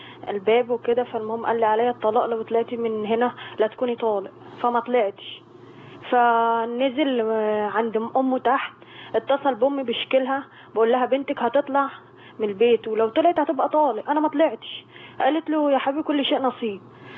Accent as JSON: {"language": "Arabic", "region": "Sharqia Governorate", "country": "Egypt", "said": "انا من الشرقية"}